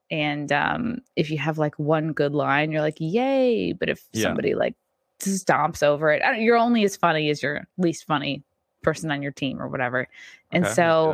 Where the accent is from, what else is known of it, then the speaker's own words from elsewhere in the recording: New York, United States; I mean, I'm actually from Long Island.